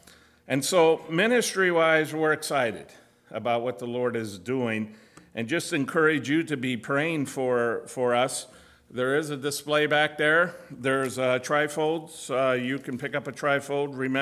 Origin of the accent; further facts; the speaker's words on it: Côte d’Ivoire; now in United States; I was born and raised in Ivory Coast, have spent over 30 years there.